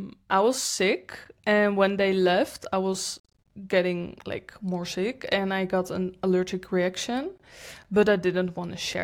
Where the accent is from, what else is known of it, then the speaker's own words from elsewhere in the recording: Netherlands; now in Lisbon, Portugal; like I'm from the Netherlands, so I think a lot of people think that life is like amazing just because the sun is shining